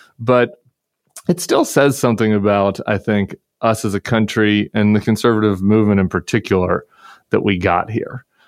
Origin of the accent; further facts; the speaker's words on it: Colorado, United States; I'm from Colorado